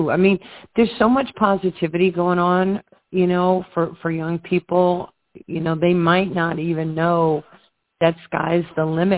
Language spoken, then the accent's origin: English; New York, United States; I was an underserved kid growing up in New York.